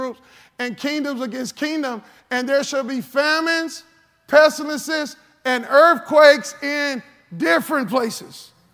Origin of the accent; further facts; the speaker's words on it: United States; Americans are so ignorant because we're so American-centered. We believe that everything centers around America